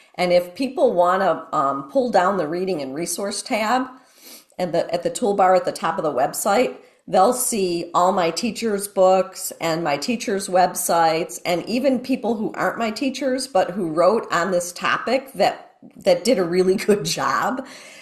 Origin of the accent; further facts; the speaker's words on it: Ohio, United States; where I've never been, even though I grew up in Ohio.